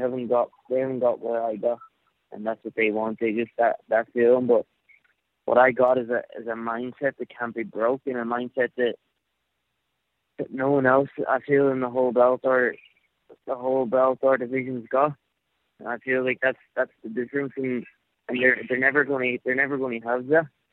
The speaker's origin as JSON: {"language": "English", "town": "Strabane", "region": "Northern Ireland", "country": "United Kingdom", "said": "I come from Strabane and Ireland"}